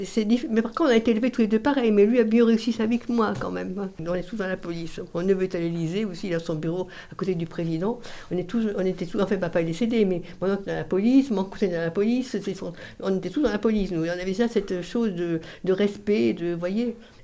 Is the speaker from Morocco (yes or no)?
no; Périgueux, Nouvelle-Aquitaine, France; à l'époque, je suis Saint-Georges de Périgueux, hein, il n'y avait pas beaucoup de voitures dans la rue